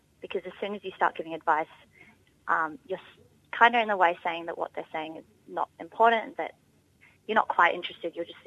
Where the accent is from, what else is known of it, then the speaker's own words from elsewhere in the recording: Darwin, Northern Territory, Australia; now in Sydney, Australia; So I'm from the Northern Territory. I live in a small city called Darwin, which is much smaller to where I live now in Sydney.